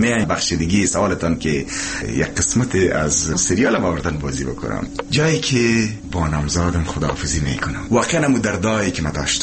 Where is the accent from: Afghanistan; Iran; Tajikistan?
Afghanistan; Kabul; در ویسلابات کابل چاردی زمین متولد شدیم، یک خانواده فقیر